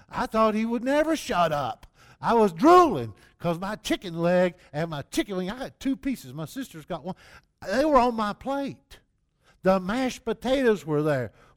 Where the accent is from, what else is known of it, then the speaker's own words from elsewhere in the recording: Southeast, United States; And I remember growing up in the Southeast where that was still, 50 years ago now, that was the norm